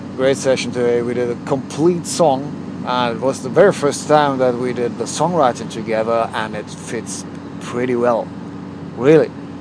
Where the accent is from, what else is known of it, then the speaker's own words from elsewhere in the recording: Cologne, North Rhine-Westphalia, Germany; I'm driving in the city of Cologne, my hometown, Cologne.